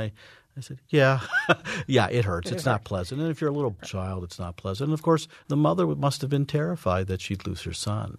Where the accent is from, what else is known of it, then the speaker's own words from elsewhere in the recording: Detroit, Michigan, United States; at least I recall growing up in Detroit.